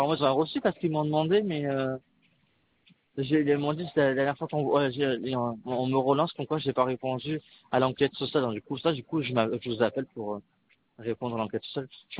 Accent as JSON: {"language": "French", "town": "Bordeaux", "region": "Nouvelle-Aquitaine", "country": "France", "tie": "born there", "said": "le 28-09-1996. Je suis né à Bordeaux."}